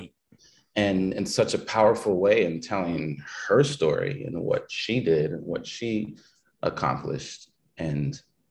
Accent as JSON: {"language": "English", "town": "Los Angeles", "region": "California", "country": "United States", "tie": "born or raised there", "said": "Los Angeles."}